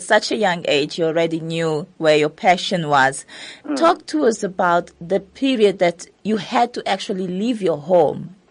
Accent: South Africa; But what was it like really as a South African, knowing that I have to leave my home because of the situation that we are in?

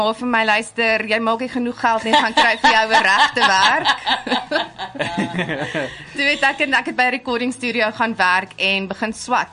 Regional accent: Centurion, Gauteng, South Africa; also born or lived in Pretoria; Ek kom van Pretoria af, born and bred. Centurion, as dit eintlik deel is van Pretoria. Woeries, ek was 'n woerie, ek was 'n hoërskool Centurion

